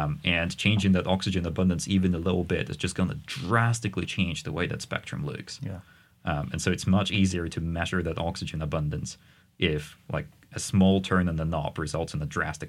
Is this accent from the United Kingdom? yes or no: no; Cyprus; also born or lived in Russia; I am actually Russian by birth. Uh-huh. My parents moved to Cyprus at some point during my childhood, and I actually went to high school